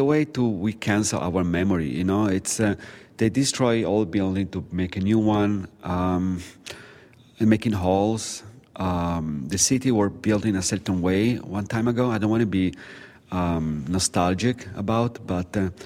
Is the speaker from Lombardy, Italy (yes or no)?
yes; Milan, Lombardy, Italy; Yeah, I come from Milan, which is famous to be foggy.